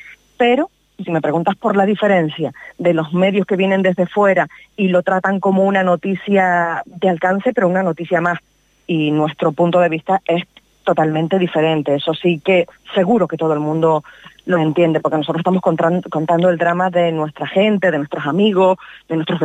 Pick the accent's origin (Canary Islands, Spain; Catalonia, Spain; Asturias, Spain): Canary Islands, Spain; Los Llanos de Aridane; Yo soy del Valle de Aridane, yo soy de los Llanos de Aridane. Yo no vine de fuera a cubrir esta noticia, yo estaba aquí años antes y semanas antes